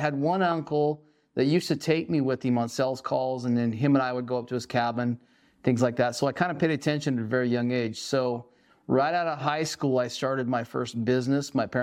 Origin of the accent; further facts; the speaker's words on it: Shelley, Idaho, United States; I was born right here in Idaho Falls, Idaho. I basically grew up down in Shelley, so not too far away from Blackfoot, about 20 miles away from Blackfoot.